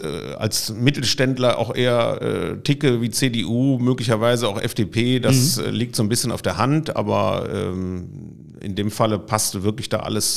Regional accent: Cologne, North Rhine-Westphalia, Germany; Ja, also erstmal bin ich wirklich ein Urkölner, sozusagen geboren, aufgewachsen im Kölner Norden, in der Innenstadt groß geworden, mit Schule, FEG und Universität Köln, genau richtig Kölner Bildungskarriere.

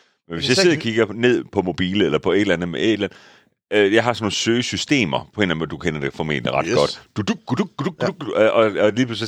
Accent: Randers, Central Denmark Region, Denmark; I Randers, hvor jeg voksede op

